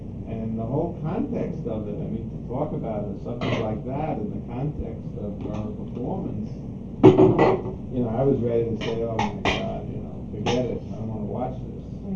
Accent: Brooklyn, New York, United States; After we from New York, we grew up in Brooklyn. We fully appreciate Woody Allen.

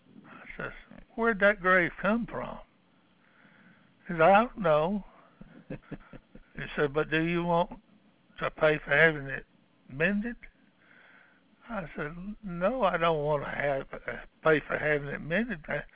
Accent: the South, United States; accent: Southern; my accent and voice and all was good for a natural English speaking southerner.

